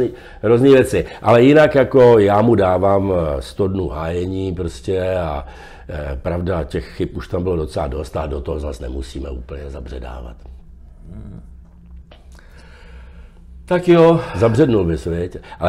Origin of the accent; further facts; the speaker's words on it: Prague, Czechia; protože já jsem vyrůstal v Praze v Dejvicích, na Praze 6, kde bylo plno těch vojáků.